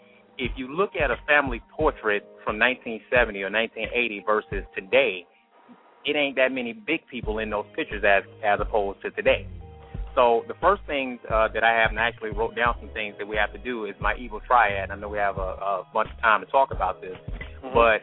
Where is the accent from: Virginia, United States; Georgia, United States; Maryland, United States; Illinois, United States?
Georgia, United States; Atlanta; I'm from Atlanta, Georgia.